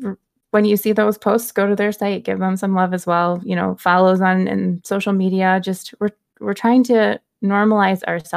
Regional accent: Midwest, United States; And growing up in the Midwest, that meant I was wearing sensible shoes and, you know, slacks with an elastic waistband by 22.

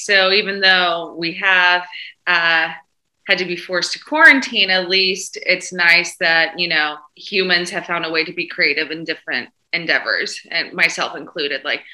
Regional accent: the South, United States; I'm from the South.

